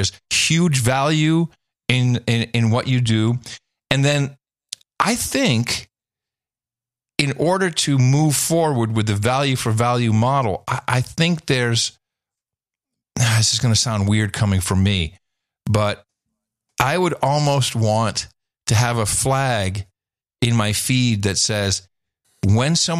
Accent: Netherlands; I grew up with subtitles in the Netherlands, so it's very comfortable for me.

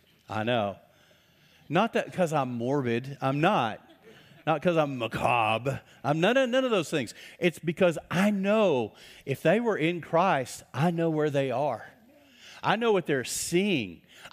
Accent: Texas, United States; And I grew up in West Texas. I have some West Texans here. They'll get this. I know what it means to be sandblasted in the spring in West Texas.

